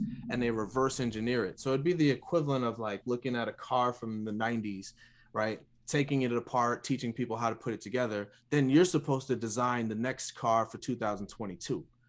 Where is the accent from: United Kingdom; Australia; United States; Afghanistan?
United States; New York; All right. So I'm originally from New York.